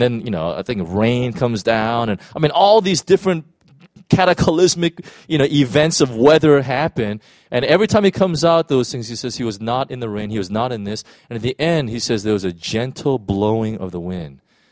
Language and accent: English; California, United States; I'm from California, so I know what an earthquake is, you know